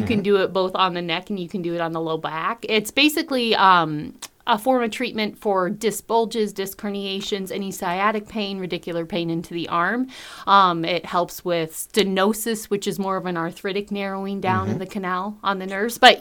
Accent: Iowa, United States; I am from Iowa, but you shy away sometimes from saying you

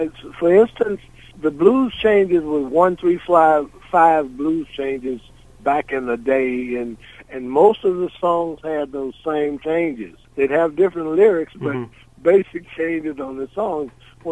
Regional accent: Memphis, Tennessee, United States; really old home week because with Steve and Booker and Eddie and Sam Moore and Justin Timberlake, we're all from Memphis.

